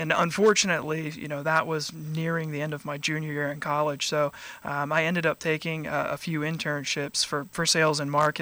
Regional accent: Naples, Florida, United States; Originally from South Florida, actually, Naples.

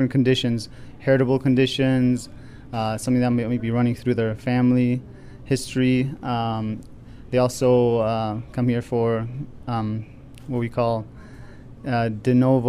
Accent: Ottawa, Ontario, Canada; Ottawa, Canada.

